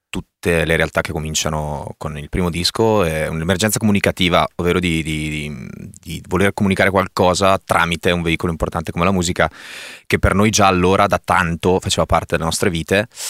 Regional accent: Lombardy, Italy; noi siamo di Brescia, ma siamo cresciuti nelle zone limitrofe a Brescia.

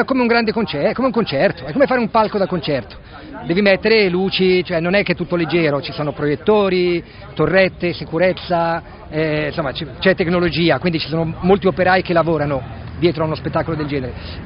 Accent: Lombardy, Italy; now in Florence, Italy; Io sto a Firenze, sì, sì. Io parto, io sono del Lago di Como.

